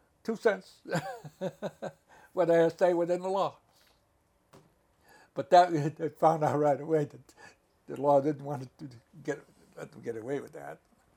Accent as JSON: {"language": "English", "town": "Brooklyn", "region": "New York", "country": "United States", "tie": "born or raised there", "said": "But I had the best times when I was growing up in Brooklyn."}